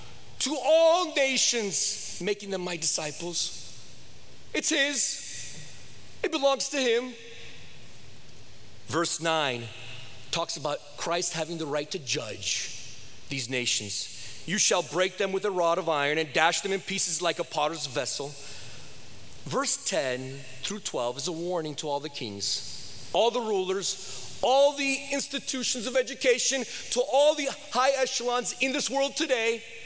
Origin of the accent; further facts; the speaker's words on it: United States; I remember growing up in America when Thanksgiving was Thanksgiving and you spent the whole day with your family.